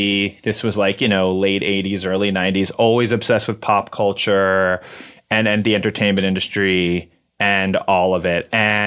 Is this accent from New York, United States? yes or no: yes; New York City, New York, United States; and luckily I grew up in New York City, and we weren't rich, but I was an only child, and they had some money, and so we would go see shows.